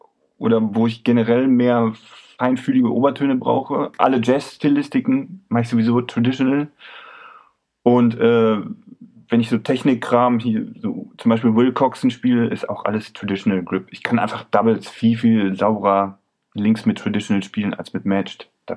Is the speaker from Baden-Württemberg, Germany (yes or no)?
no; Beckum, North Rhine-Westphalia, Germany; Ich komme ja aus dem Westfalenland, aus Beckum.